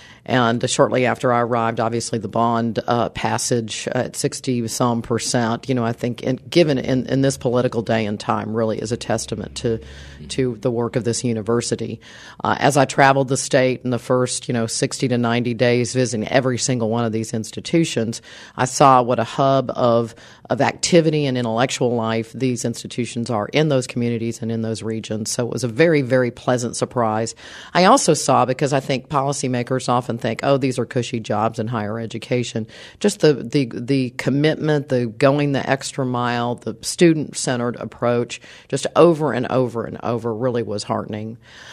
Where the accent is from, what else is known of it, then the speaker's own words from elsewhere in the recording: Texas, United States; Obviously worked in my home state of Texas.